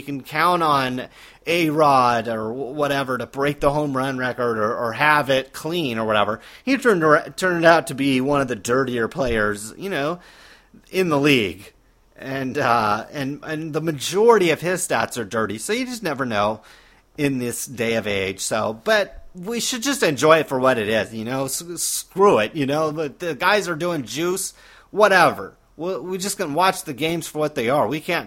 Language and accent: English; California, United States; when I was on vacation, essentially in my home state, is I tell people, you know, California is like one of the greatest places in the world